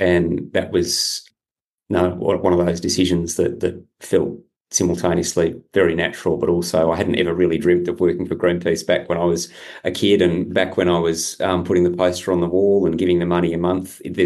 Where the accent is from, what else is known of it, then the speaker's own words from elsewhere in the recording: Western Australia, Australia; I grew up on Brookdon Highway in Western Australia